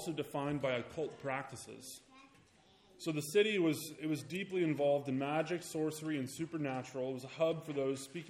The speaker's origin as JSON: {"language": "English", "town": "Lorain", "region": "Ohio", "country": "United States", "said": "I come from Ohio. So I'm not from around here. I was just at the Ace Hardware, and I get funny looks when I give them a 440 zip code. But back where I'm from, I was born in a small town called Lorain, Ohio."}